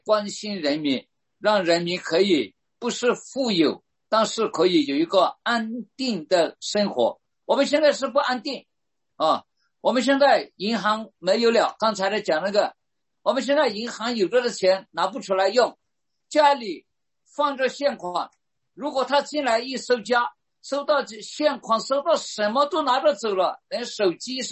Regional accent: Myanmar; 上帝给我们缅甸人经历上帝的同在

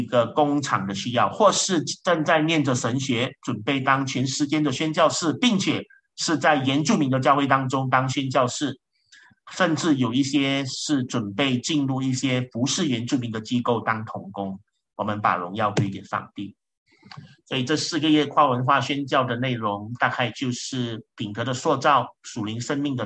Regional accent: Malaysia; 如果我们有受中文教育的，我们就会像我这样，我们都精通中文的，但是我们也非常的熟悉马来文啊，这是我们的官方语言。

